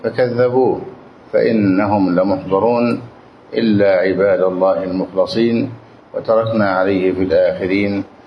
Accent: Egypt; وهذا حتى عندنا في مصر

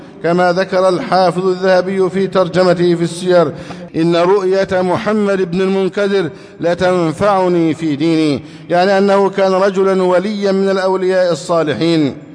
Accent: Egypt

